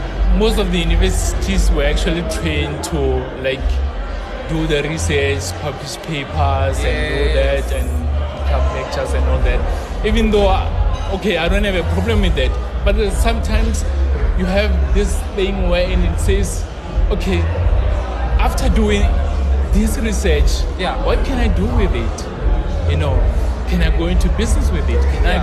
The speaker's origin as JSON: {"language": "English", "region": "Limpopo", "country": "South Africa", "tie": "born there", "said": "So I was born in Limpopo, in Sechewa."}